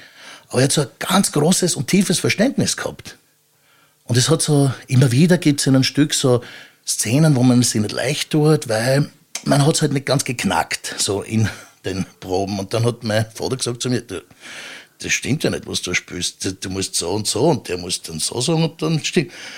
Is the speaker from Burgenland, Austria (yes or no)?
yes; Burgenland, Austria; Ich bin in einem Wirtshaus im Südburgenland aufgewachsen.